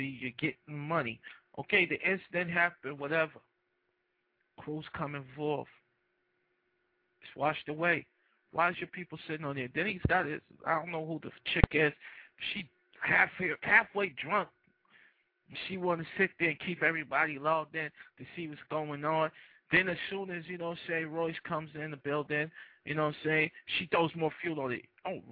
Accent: California, United States; Then in California, yay. My hometown, Inland Empire, salute.

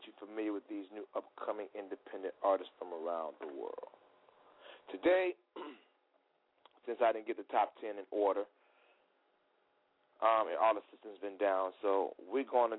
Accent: Chicago, Illinois, United States; You know, even though I'm from Chicago, we had a lot of cats from Mississippi

